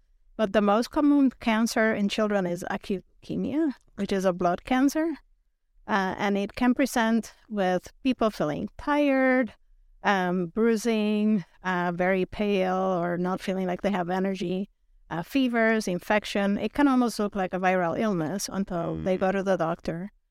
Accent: Puerto Rico; moved away as an adult; also born or lived in Ohio; now in Oregon, United States; I am originally from Puerto Rico. I have been in Oregon since 2005. I grew up in the island, and then I did medical school there and moved to the U.S. for medical training. Met my husband in Ohio and Cleveland, and then moved to the Northwest for more training.

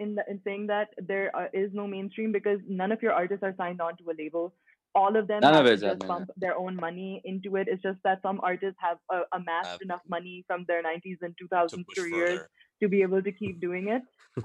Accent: Pakistan; I grew up in Pakistan like my entire life. I've lived here.

